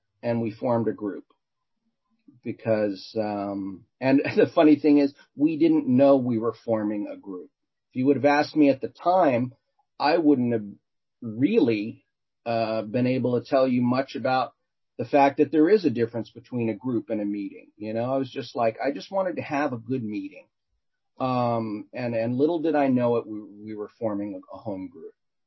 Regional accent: California, United States; you know, we're from Southern California.

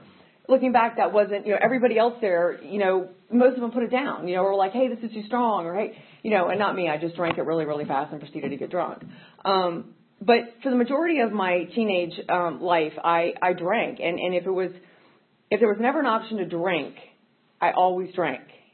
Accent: Burke, Virginia, United States; I grew up not far from here. I grew up in Northern Virginia in Burke.

